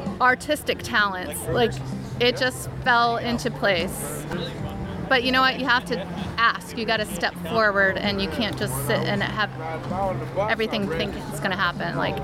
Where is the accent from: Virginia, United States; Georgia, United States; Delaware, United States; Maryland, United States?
Delaware, United States; now in Troy, United States; I came from Delaware. I went to Russell Sage College.